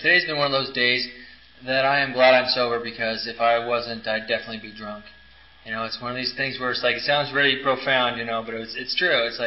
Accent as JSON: {"language": "English", "town": "Los Gatos", "region": "California", "country": "United States", "tie": "born or raised there", "said": "I was born and raised in Los Gatos, and I drank and used in Los Gatos and a couple other little cities around this area, like Santa Cruz and Campbell"}